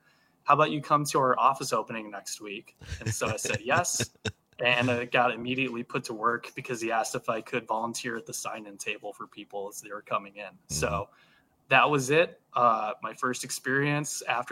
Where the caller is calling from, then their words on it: Green Bay, Wisconsin, United States; I'm calling in from Green Bay.